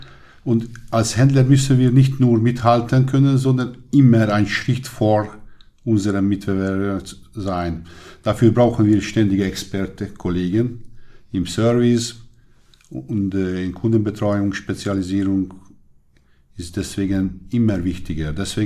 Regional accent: Hungary; German is a second language; Wenn wir, das ist dasselbe wie bei dem Arzt bei uns in Ungarn.

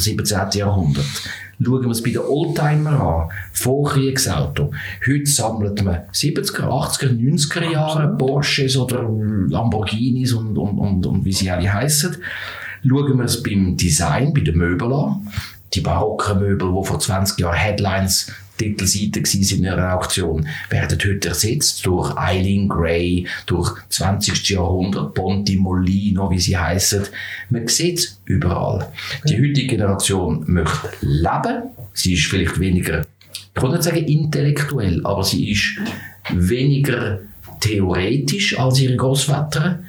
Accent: Zurich, Switzerland; nehme das Tram, würde das Tram nehmen von Fluntern, wo ich aufgewachsen bin, runter am Paradeplatz, um mit dem Vater dürfen gehen, die Uhren anschauen.

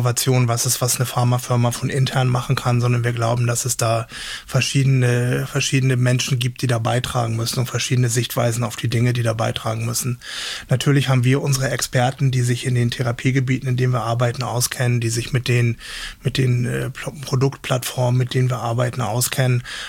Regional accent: Hamburg, Germany; now in Marburg, Germany; Man hört es vielleicht schon ein bisschen so vom Hintergrund Hamburger, Norddeutscher.

